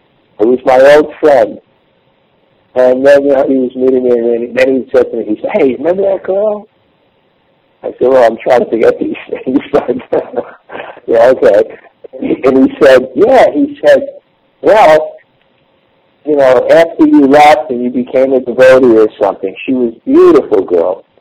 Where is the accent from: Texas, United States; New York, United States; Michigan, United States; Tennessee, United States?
New York, United States; when I was young, growing up in New York in high school, there was one beautiful girl that everyone was attached to.